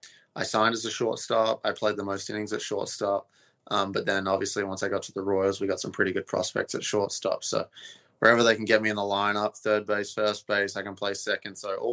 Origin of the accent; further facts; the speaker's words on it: Australia; growing up in Australia